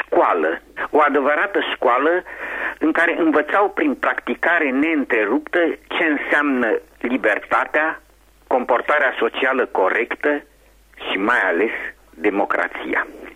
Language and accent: Romanian; Bucharest, Romania; moved away; În luna aprilie m-am întors, după aproape 5 ani de absență, în orașul meu natal, la București, unde am stat câteva săptămâni.